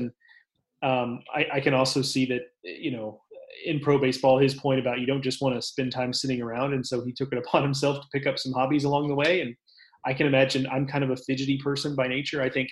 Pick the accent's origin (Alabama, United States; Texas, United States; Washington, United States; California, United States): Texas, United States; I mean, I'm a Texan, so obviously, you know, I'm inclined to give the benefit of the doubt to places in Texas, but Waco is not Malibu.